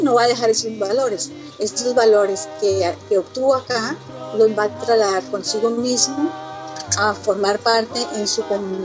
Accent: Colombia; soy colombiana y con muchas ganas de trabajar.

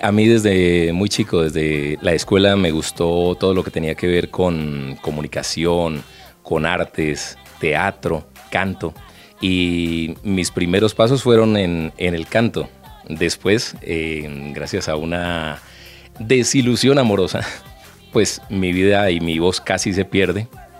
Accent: Popayán, Cauca, Colombia; born there; also born or lived in Cali / Puerto Tejada; aunque soy nacido en Popayán, en el departamento del Cauca, pues mis primeros pasos en esto de la comunicación, del periodismo, se hicieron entre Cali y Puerto Tejada, donde viví mucho tiempo.

